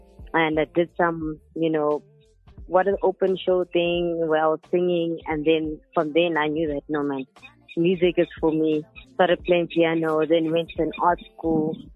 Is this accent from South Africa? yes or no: yes; Johannesburg, Gauteng, South Africa; I was born in Johannesburg. … Basically, I was born and raised in Joburg. I went to the National School of the Arts